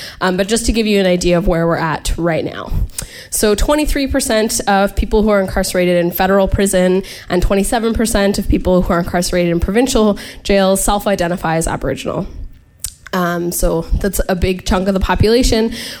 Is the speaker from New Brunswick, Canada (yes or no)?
no; Mississauga, Ontario, Canada; now in Toronto, Canada; I grew up in Mississauga in Port Credit on Mississauga's New Credit territory, and I currently live in Toronto